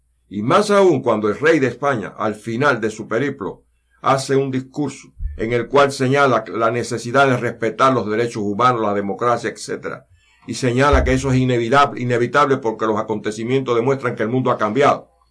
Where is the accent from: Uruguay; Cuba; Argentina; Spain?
Cuba; Somos cubanos a pesar de que descendamos de españoles, ingleses, africanos. Somos cubanos